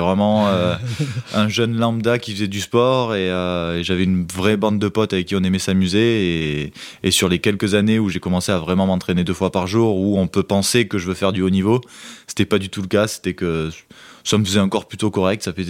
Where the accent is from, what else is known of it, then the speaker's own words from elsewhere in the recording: Font-Romeu, Occitanie, France; also born or lived in Paris; moi je suis originaire de Font-Romeu et c'est vrai que quand j'étais tout petit, on est parti là-bas à la montagne parce qu'en fait j'avais beaucoup d'asthme, de bronchite asthmatiforme quand j'étais à Paris.